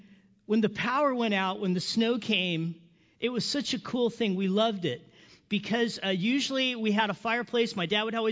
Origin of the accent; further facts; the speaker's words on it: Big Bear, California, United States; So I call myself a hick. I'm a hick from Big Bear. So I grew up in Big Bear. That's where all the snow is right now.